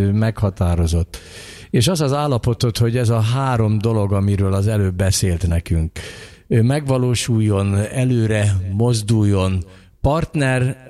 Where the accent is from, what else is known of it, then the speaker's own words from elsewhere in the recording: Hungary; Én nagyon magyar vagyok